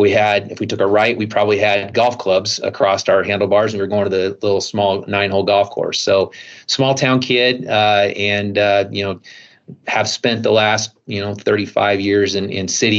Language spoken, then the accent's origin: English; Aurora, Nebraska, United States; I grew up in a small town, Aurora, Nebraska. So a community of about 4,500 people. I was the 100th graduating class with 100 students in my class. Farming community